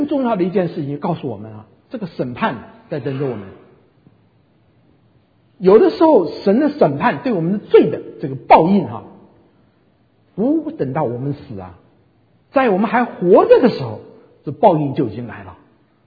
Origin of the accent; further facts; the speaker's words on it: China; 其实当圣经传到我们中国的时候，我们中国要把这个，我们翻译圣经人要把这个字眼翻成一个我们中国人能知道的这个了解的字眼